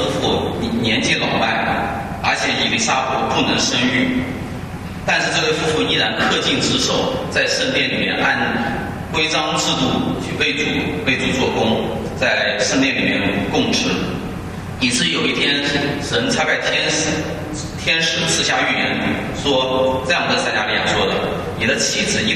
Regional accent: China; 可能对于我们中国人来说有一点点不太容易理解

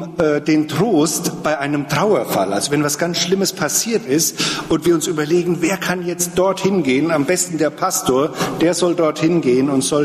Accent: Wölmersen, Rhineland-Palatinate, Germany; Ich war bei uns in Wölmersen, wo ich herkomme, auf dem Campus, da ist ja eine Bibelschule.

